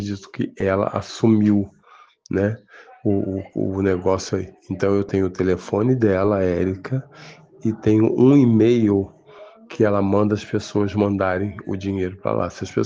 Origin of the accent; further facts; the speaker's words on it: Itaboraí, Rio de Janeiro, Brazil; Eu sou de Manilha, Itaboraí, Rio de Janeiro.